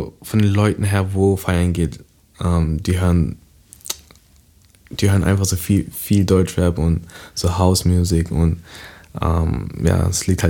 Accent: New York, United States; also born or lived in Strasbourg, France; now in Karlsruhe, Germany; Also ich bin aufgewachsen in New York.

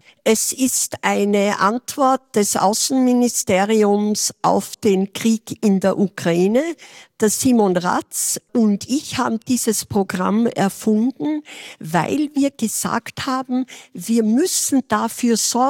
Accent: Salzburg, Austria; sind wir als Salzburger sehr stolz auf diese Institution.

